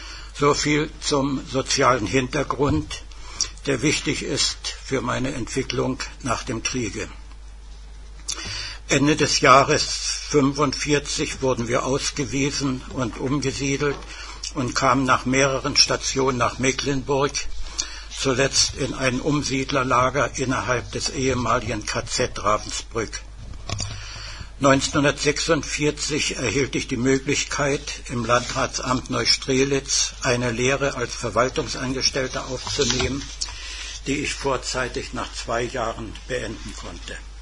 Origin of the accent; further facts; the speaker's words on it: Wrocław, Lower Silesian Voivodeship, Poland; born there; 1929 wurde ich in Breslau geboren, also in Polen, wie ich kürzlich zu meinem Erstaunen erfuhr